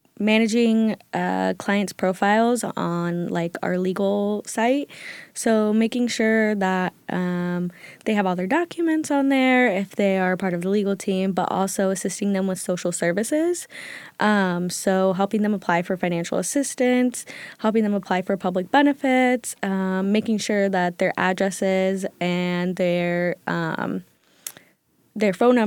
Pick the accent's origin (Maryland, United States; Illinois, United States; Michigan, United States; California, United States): Illinois, United States; Sterling; So I'm fully Mexican. I grew up in Sterling, Illinois, though, which is a northern Illinois, small rural town. But I grew up speaking Spanish in the house.